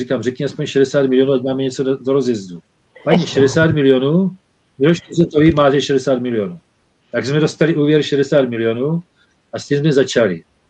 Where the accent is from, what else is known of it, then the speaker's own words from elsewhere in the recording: Brno, South Moravian Region, Czechia; also born or lived in Podivín; jinak původně já jsem se narodil na Jižní Moravě. A já jsem byl kojený vínem. Já pocházím z Podivína. Tam jsem mateřský mlíko ředilo vínem. Takže kousek od tam. Jinak od svých 5 let bydlím v Brně.